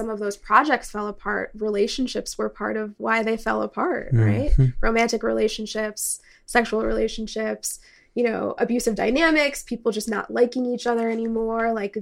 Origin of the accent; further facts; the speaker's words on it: New England, United States; I'm from New England, so, you know, the few radicals that remain tend to be syndicalists.